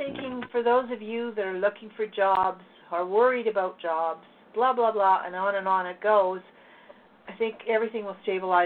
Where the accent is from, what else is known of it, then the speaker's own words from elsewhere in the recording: Canada; I'm going to say something to you as a Canadian and sitting here from the outside.